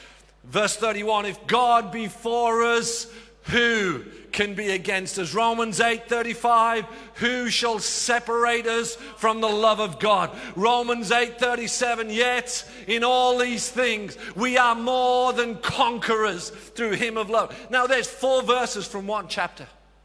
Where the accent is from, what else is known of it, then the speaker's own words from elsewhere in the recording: Northeast, United States; But I'm from the Northeast, where men are men and so are the women sort of thing. And we're tough and we're very black and white. We're often very negative. And so that's how I was brought up to be.